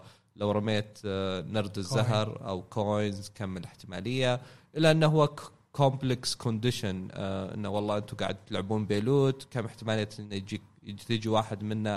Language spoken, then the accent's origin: Arabic; Saudi Arabia; قاعد نشوف الآن في هيوج ريز عندنا في السعودية